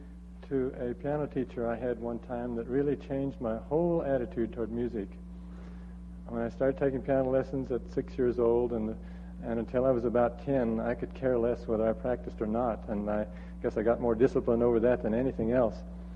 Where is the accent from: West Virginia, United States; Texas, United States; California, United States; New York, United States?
Texas, United States; And I grew up there in Northwest Texas, and I just didn't know any other men who were involved in music